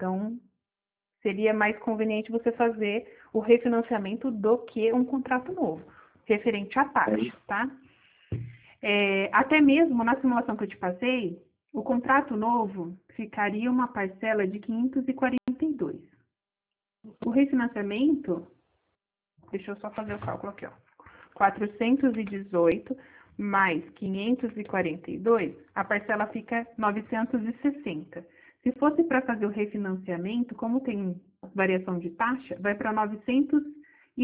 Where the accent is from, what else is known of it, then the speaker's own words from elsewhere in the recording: Santa Catarina, Brazil; Curitiba, eu sou de Santa Catarina.